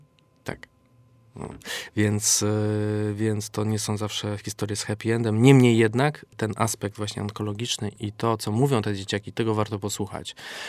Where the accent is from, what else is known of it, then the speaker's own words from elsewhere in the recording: Kraków, Lesser Poland, Poland; Jestem z Krakowa też, jestem dumnym krakowianinem.